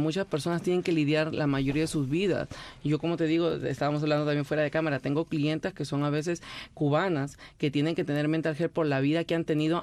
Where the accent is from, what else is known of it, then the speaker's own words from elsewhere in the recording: Peru; now in United States; Y cuando yo salí de Perú, emigré de Perú, pues no tenía la misma apariencia que tengo ahora en Estados Unidos.